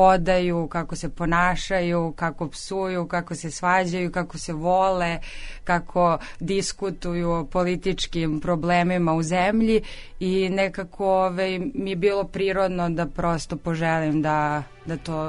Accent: Zemun, Belgrade, Serbia; Ja sam iz Zemuna

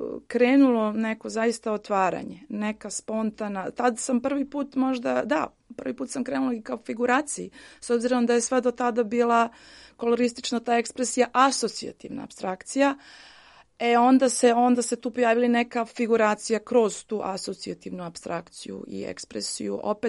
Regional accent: Pristina, Pristina District, Kosovo; born there; Ja inače sam rođena u Prištini, tako da to je dug ovaj put velikih zaista promjena.

